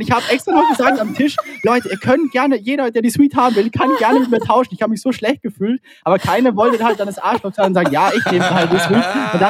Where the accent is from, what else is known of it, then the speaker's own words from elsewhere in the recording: Austria; aber es war schon ziemlich arschkalt, das war bei uns in Österreich.